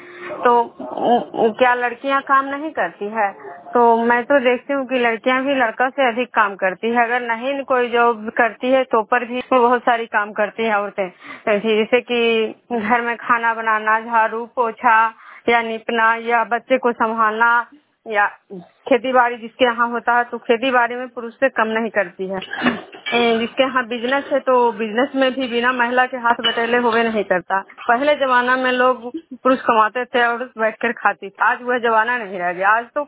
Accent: Nalanda, Bihar, India

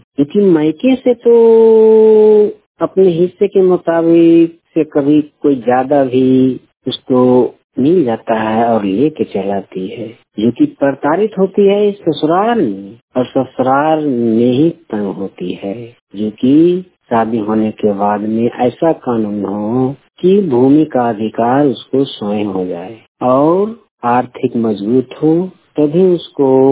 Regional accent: Dhumavar, India; ग्राम धुमावर, हमारा जिला का हूँ।

